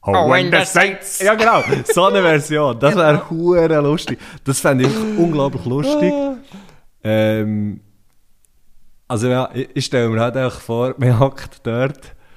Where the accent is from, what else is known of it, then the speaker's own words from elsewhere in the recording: Dotzigen, Bern, Switzerland; now in Biel, Switzerland; Ich bin 37, jetzt geht frisch und fühlt sich super an. Es geht zwar. Ich komme aus Dotzigen. Das ist eine Metropolitanregion im Seeland. Mittlerweile wohne ich, respektive schon sehr lange, wohne ich in Biel.